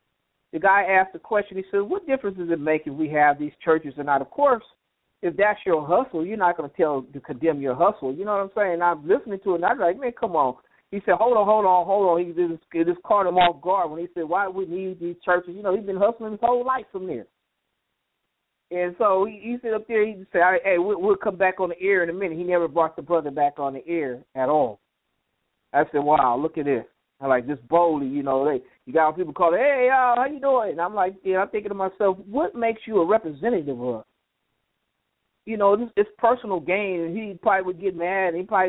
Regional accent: Los Angeles, California, United States; they said one person sent me a paper because I'm from Los Angeles.

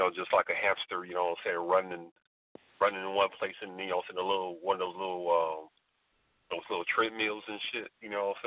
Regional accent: Tulsa, Oklahoma, United States; also born or lived in Cleveland / Los Angeles; I lived in Cleveland, you know what I'm saying, over half my life, L.A. a couple years, born and raised in Tulsa

